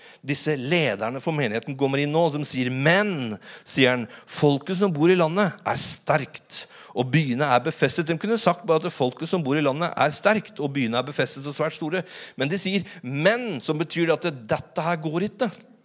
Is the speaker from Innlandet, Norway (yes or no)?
yes; Innlandet, Norway; jeg vokste opp på Hadeland og når jeg var guttunge så pratet vi veldig bredt på Hadeland vi hadde en sånn dialekt som dette og når vi skulle sa ikke så sa vi itte